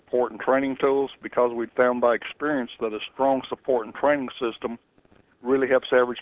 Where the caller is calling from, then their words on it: Greensburg, Kentucky, United States; I live in Greensburg, Kentucky.